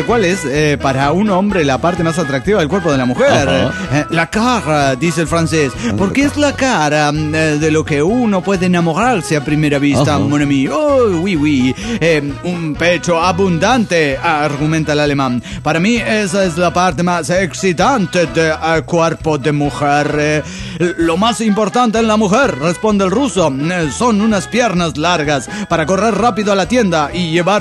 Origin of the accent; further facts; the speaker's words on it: Puebla, Mexico; de Puebla